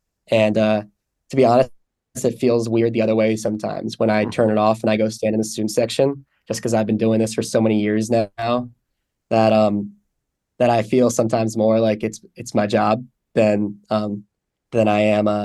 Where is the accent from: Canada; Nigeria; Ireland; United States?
United States; California; we didn't get a lot of great basketball growing up in the Bay Area.